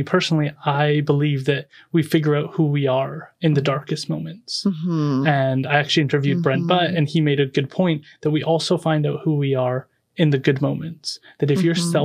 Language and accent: English; British Columbia, Canada; we also get to decide as British Columbians, Canadians, people of Earth, how we want to respond.